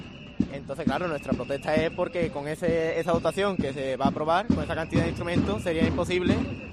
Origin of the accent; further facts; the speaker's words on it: Lebrija, Andalusia, Spain; now in Jaén, Spain; Yo no soy de Jaén, yo soy de Lebrija. Y yo quería venir a estudiar a Jaén por el conservatorio.